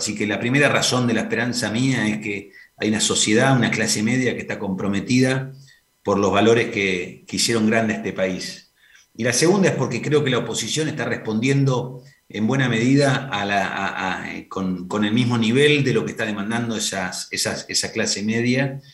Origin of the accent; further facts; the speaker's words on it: Argentina; mostrar que somos muchos los argentinos que queremos capitalizar todos los aprendizajes de todos estos años